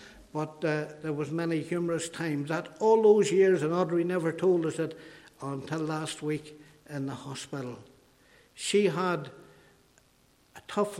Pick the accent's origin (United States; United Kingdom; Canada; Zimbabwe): United Kingdom; Ballymena, Northern Ireland; I came from Ballymena originally